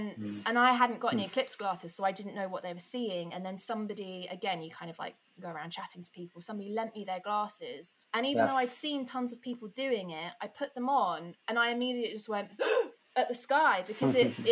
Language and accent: English; United Kingdom; And I think as British people, we now have a better understanding